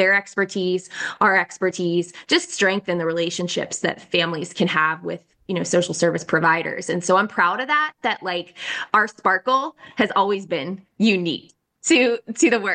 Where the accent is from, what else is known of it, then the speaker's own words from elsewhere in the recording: Pittsburgh, Pennsylvania, United States; And so I am a Pittsburgher, true and true, grew up raised in the South Hills.